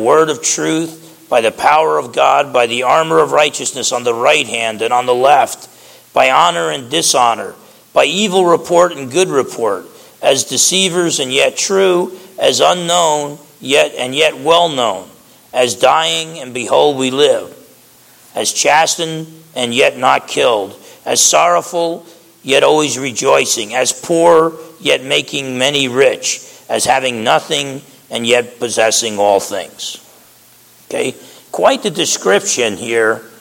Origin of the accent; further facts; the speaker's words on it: United States; I'm an American, man. I'm a spoiled brat.